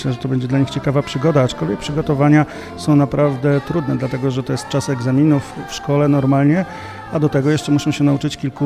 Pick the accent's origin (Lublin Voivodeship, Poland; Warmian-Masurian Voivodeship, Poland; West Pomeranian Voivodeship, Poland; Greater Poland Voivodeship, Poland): Greater Poland Voivodeship, Poland; Lisków; ja jestem z Liskowa